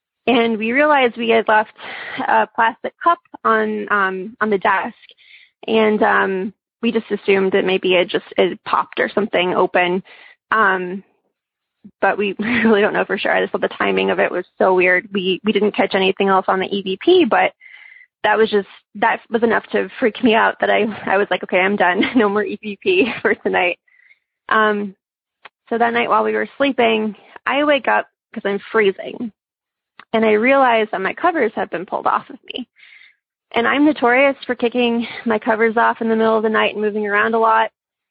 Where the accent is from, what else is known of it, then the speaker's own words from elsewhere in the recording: Chicago, Illinois, United States; now in California, United States; and I'm from Chicago originally, so my boyfriend wanted to take me somewhere where the leaves changed because he knew I missed fall.